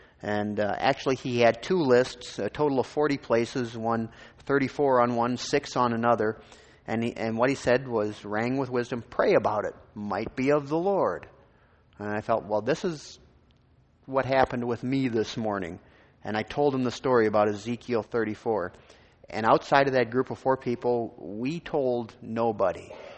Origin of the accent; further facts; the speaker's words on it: Minnesota, United States; because I grew up in Minnesota.